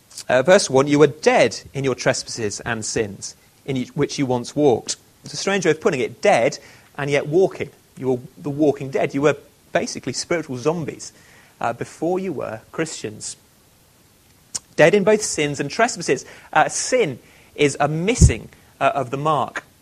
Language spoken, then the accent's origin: English; England, United Kingdom; You know, we're English, we're British.